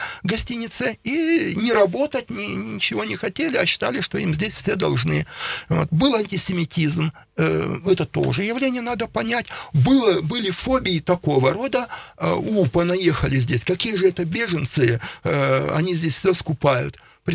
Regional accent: Saint Petersburg, Russia; Дело в том, что я ведь сам ленинградец. Там моя родня, мои близкие до сих пор остаются.

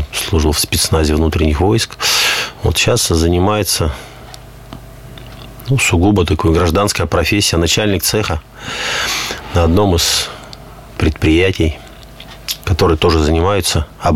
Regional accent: Sverdlovsk Oblast, Russia; born there; я родился в Свердловской области, а вот... Мой отец, дед, прадед, они родились здесь, на территории Пермской земли.

